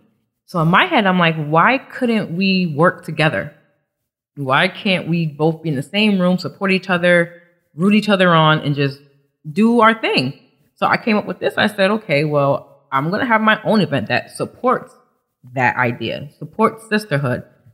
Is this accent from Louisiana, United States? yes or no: no; Bloomfield, Connecticut, United States; now in Windsor Locks, United States; Well, I am from Bloomfield, Connecticut.